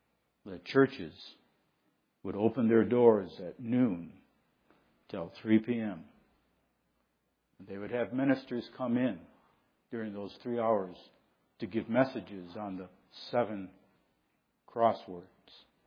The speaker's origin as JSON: {"language": "English", "town": "South Holland", "region": "Illinois", "country": "United States", "tie": "born or raised there", "said": "I remember, as a boy in South Holland, growing up in South Holland"}